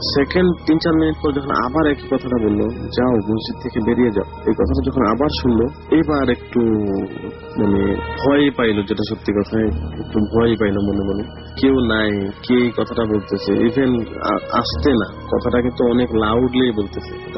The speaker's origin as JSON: {"language": "Bangla", "town": "Senbagh", "region": "Chittagong Division", "country": "Bangladesh", "tie": "born or raised there", "lives_now": "Saudi Arabia", "said": "From KSA, আমার দেশের বাড়ি নোয়াখালী জেলার সেনবাগ থানায়।"}